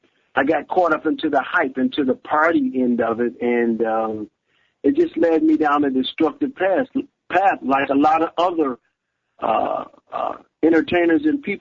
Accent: Detroit, Michigan, United States; I'm from Detroit, so Detroit is the singing capital, it still is, of the world.

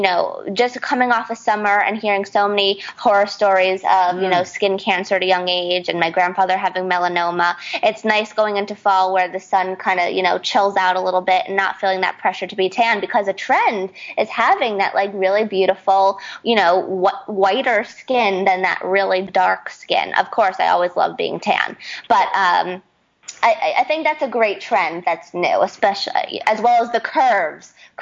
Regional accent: Florida, United States; I love that I grew up in Florida for most of my life, although I don't like to admit that because I know I'm a New Yorker at heart.

